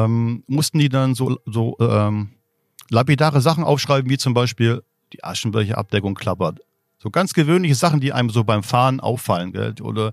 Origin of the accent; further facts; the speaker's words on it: Delitzsch, Saxony, Germany; moved away; also born or lived in Baden-Württemberg; ich komme ursprünglich aus Sachsen, aus Delitzsch, aus der Nähe von Leipzig. Und meine Eltern sind damals noch vor der damaligen Grenzöffnung, 89, offiziell mit Ausreiseantrag noch ganz offiziell ausgereist, in die BRD